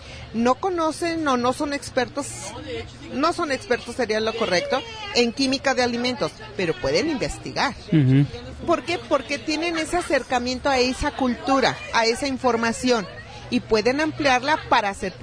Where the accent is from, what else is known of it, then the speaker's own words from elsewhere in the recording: Mexico; nosotros como mexicanos, ¿qué consumimos los domingos?